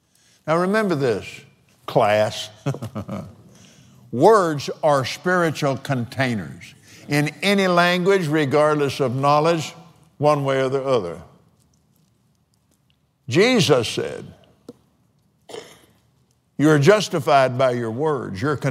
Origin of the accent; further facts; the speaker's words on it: Texas, United States; I have a favorite one that I text. Yee-haw! But then I'm from West Texas.